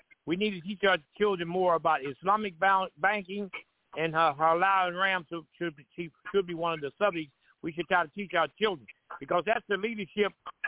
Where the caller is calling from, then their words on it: Georgia, United States; Yes, I come from Georgia, Brother Muhammad.